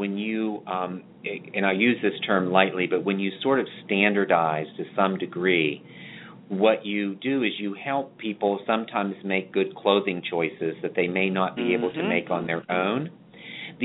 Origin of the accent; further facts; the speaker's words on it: Charleston, South Carolina, United States; I'm here from Charleston, South Carolina, where even when it rains, the sun still shines.